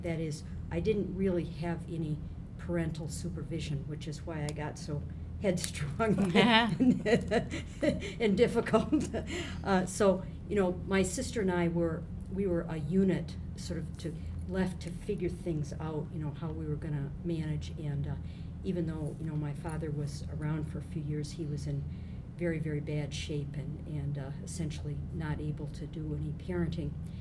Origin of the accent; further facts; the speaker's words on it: New York, United States; I grew up on the St. Lawrence River in upstate New York in an area that we affectionately call the Sticks because it's rural, hard rock, conservative America, very poor dairy farms.